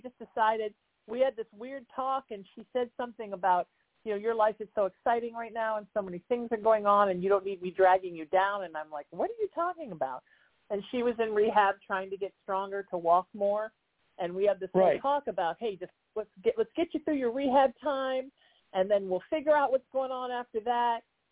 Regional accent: Huntington Beach, California, United States; Anaheim was pretty far away for me to go to driving school because I grew up in Huntington Beach.

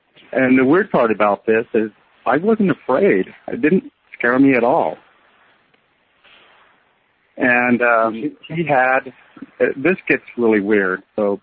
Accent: Caldwell, Idaho, United States; moved away as an adult; I was born and raised in Idaho, outside of a town called Caldwell. And I lived in Idaho all my life up to where I was about 24.

